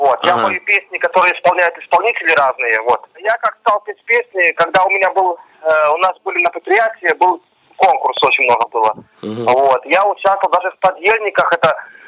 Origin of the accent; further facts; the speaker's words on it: Minsk, Belarus; born there; now in Novogrudok, Belarus; Да, я родился в городе Минске, учился в Гродненской школе-интернат, как вы сказали, а теперь проживаю в городе Новогрудке.